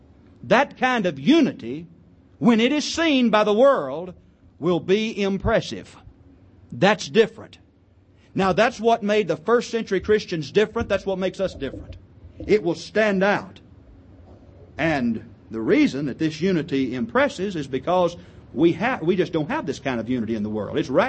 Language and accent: English; Alabama, United States; 40 years ago, almost, I was born over in North Alabama. Growing up in that particular part of the country, I heard some good gospel preaching.